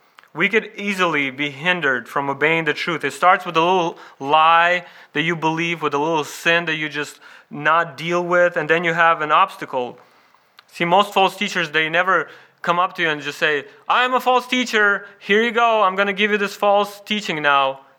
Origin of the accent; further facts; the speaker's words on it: Ukraine; I remember as a child growing up in Ukraine and seeing my mom prepare bread